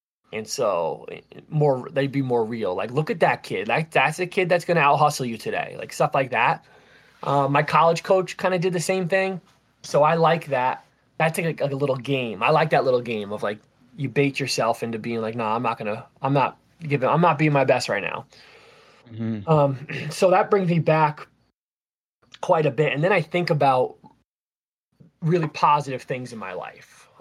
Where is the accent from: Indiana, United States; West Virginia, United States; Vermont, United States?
Vermont, United States; I still want to say the toughest race from start to finish was in my home state of Vermont at Killington Mountain, a 50K